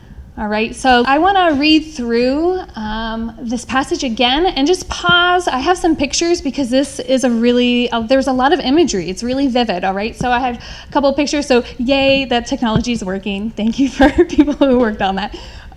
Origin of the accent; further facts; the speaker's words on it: Budapest, Hungary; I grew up in Budapest, Hungary.